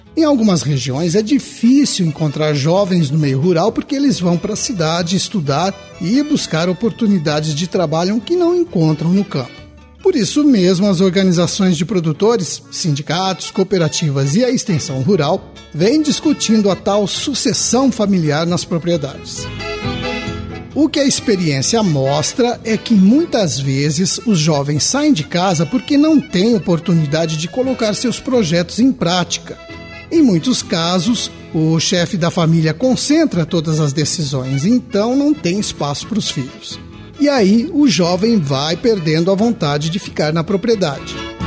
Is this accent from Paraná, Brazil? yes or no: yes; Quinta do Sol, Paraná, Brazil; para o Valeriano, de Quinta do Sol, lá da minha terra